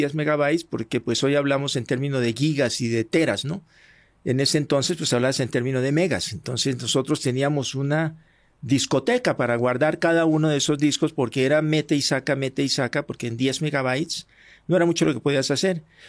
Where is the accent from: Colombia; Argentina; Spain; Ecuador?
Colombia; moved away as an adult; now in Mexico; Aunque yo nací en Colombia hace 72 años, tengo 46, voy a cumplir 47 años de vivir en este bello país que me acogió